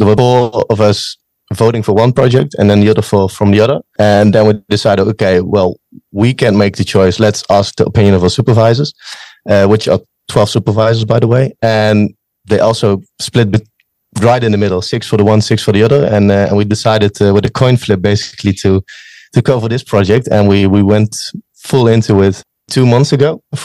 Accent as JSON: {"language": "English", "country": "Netherlands", "said": "I'm from the Netherlands. I'm basically in my last year of my master's now. I also did my bachelor here in Wageningen, so I've been in this town for 6 years now"}